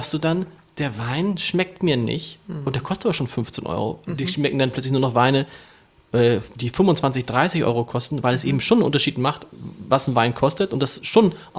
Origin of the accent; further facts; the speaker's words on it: Harburg, Hamburg, Germany; Ich komme aus Harburg.